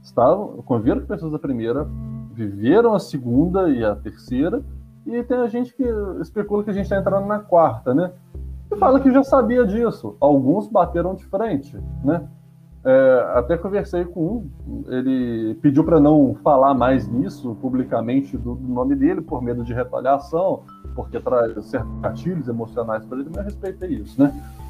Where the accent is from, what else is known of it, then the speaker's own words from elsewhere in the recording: Minas Gerais, Brazil; eu sou de Minas Gerais, eu tô mais ligado com a política de Minas.